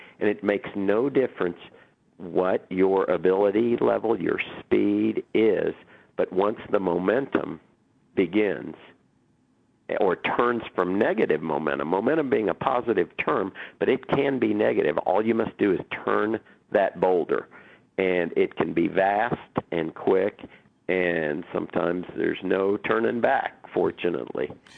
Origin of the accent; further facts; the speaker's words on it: Oklahoma City, Oklahoma, United States; as you mentioned, I'm from Oklahoma City.